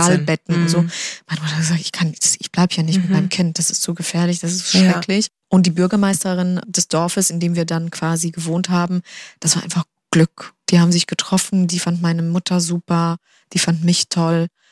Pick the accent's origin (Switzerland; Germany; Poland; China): Poland; born there; moved away; Ich bin in Polen geboren worden, in einer guten Mittelschicht.